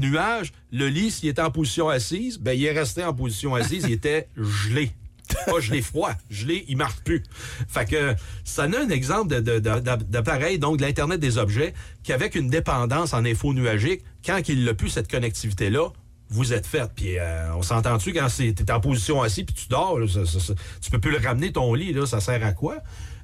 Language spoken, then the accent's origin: French; Quebec, Canada; plus gros festival de hackers en Amérique du Nord qui est dans le nord-est chez nous à Québec.